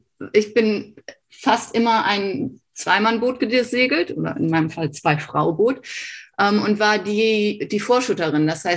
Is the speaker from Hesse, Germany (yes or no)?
no; Hamburg, Germany; now in Australia; Ich bin auf der Alster in Hamburg groß geworden und habe da segeln gelernt